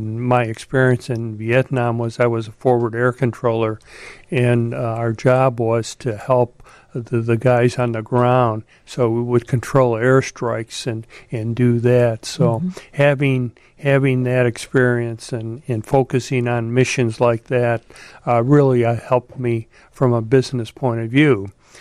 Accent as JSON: {"language": "English", "town": "Chicago", "region": "Illinois", "country": "United States", "tie": "born or raised there", "said": "You know, I grew up in Chicago. I think I flew one commercial flight once, was in a little airplane just once, and then I'm sent to pilot training."}